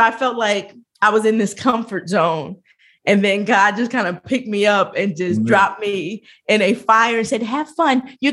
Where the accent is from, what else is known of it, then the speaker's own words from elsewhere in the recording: Chicago, Illinois, United States; now in Alabama, United States; So obviously I live in the Bible Belt, which is so much different. So I was from Chicago.